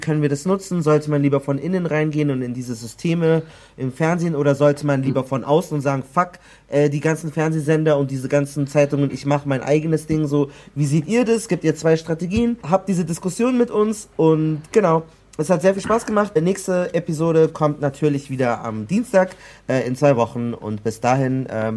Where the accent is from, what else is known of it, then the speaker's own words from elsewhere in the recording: Nigeria; Ich bin ja auch Nigerianer. Und für uns, wenn ich jetzt für uns als Westafrikaner spreche